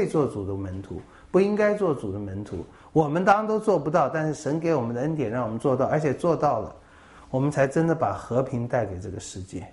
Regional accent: China; 这我们中国人特别看重这个血缘

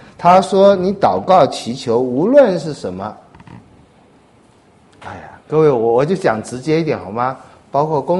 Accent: China; 我们中国人很喜欢加一个心字哈。

